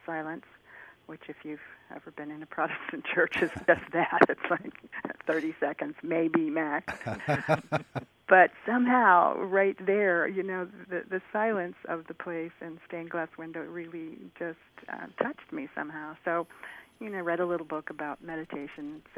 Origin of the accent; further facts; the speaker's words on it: Indianapolis, Indiana, United States; I am. I was born and raised in Indianapolis.